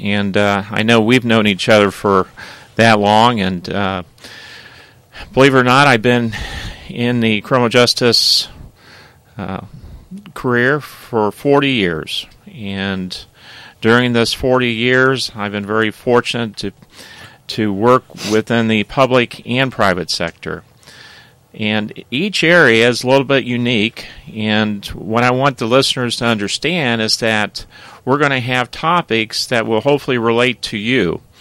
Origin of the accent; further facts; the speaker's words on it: Worthington, United States; being in the Worthington area, growing up in Worthington, having a family and grandkids